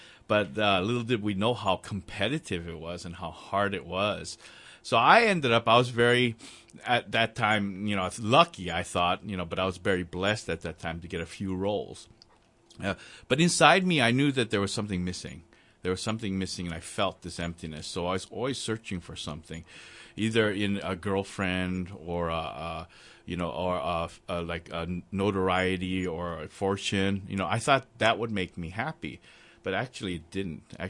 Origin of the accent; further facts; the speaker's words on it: Hawaii, United States; Well, I grew up pretty much in the islands. I went to Hawaii Baptist Academy, you know, a good school.